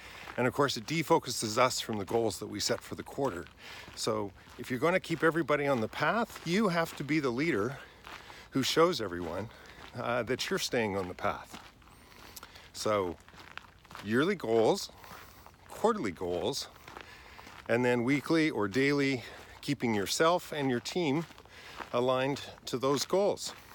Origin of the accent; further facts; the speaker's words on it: Vancouver, British Columbia, Canada; Pacific Spirit Park in Vancouver, my hometown.